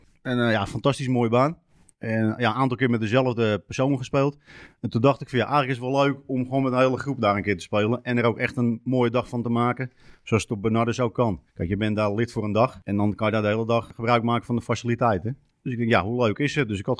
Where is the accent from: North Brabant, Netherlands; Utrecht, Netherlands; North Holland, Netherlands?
North Holland, Netherlands; Alkmaar; Ik kom uit Alkmaar. Ik ben 43 jaar.